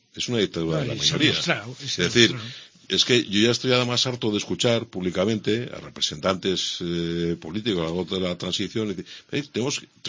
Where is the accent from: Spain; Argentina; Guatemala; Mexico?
Spain; Cantabria; es dinero que no nos viene a Cantabri